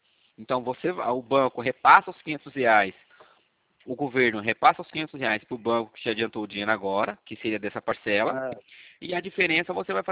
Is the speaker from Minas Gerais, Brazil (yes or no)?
no; São José dos Campos, São Paulo, Brazil; eu sou aqui de São José dos Campos. Aqui do ladinho aí.